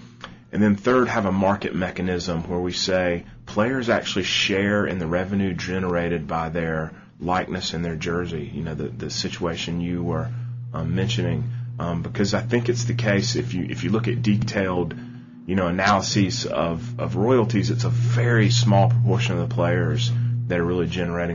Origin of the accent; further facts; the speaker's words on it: North Carolina, United States; You know, I'm from North Carolina. And the only college I ever applied to was UNC.